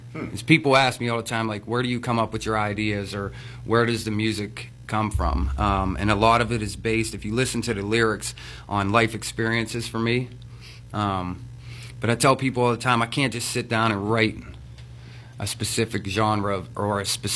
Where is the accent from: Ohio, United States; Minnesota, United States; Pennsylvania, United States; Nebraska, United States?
Pennsylvania, United States; Well, I grew up in Beaver County. Graduated in 98, started music from a real young age.